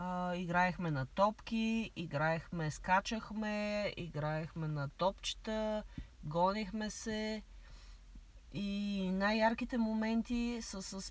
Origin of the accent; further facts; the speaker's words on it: Sofia, Sofia City, Bulgaria; И там съм пораснала и аз съм много се гордея с това, че съм израснала в София. Аз съм се вода като столичанка.